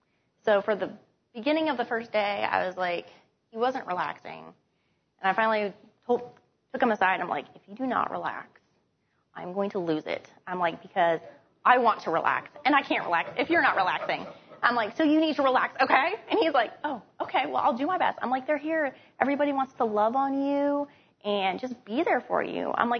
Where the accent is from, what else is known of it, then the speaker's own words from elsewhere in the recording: Connecticut, United States; People tell me all the time that I talk too fast. But I'm from Connecticut, so that's what I do.